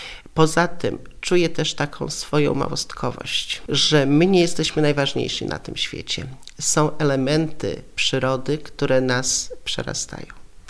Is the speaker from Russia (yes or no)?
no; Roztocze, Poland; Roztocze, bo jestem roztoczanką, pochodzę z tych regionów